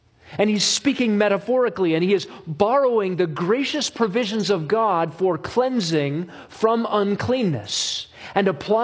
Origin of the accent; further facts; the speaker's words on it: Alaska, United States; It was colder in Chicago than in all the years I grew up in Alaska.